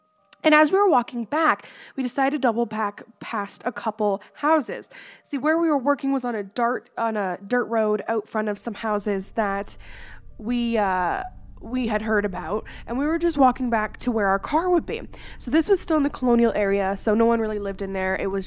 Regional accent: Canada; One thing though, I am from Canada.

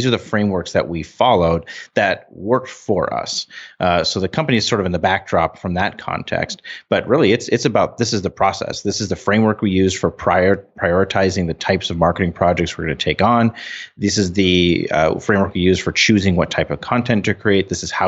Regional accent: North Dakota, United States; We're a small state. We're from North Dakota.

